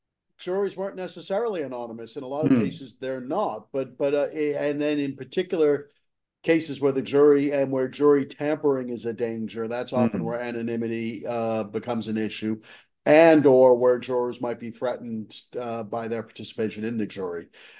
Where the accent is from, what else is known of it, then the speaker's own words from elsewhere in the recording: Boston, Massachusetts, United States; accent: Boston; That was my Boston accent. That was a Bostonian impersonating a New Yorker.